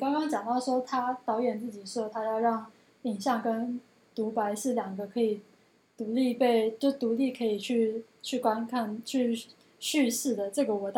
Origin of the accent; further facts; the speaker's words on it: Taiwan; 但是它的内容其实又是好像是我们台湾人很贴近可以理解的东西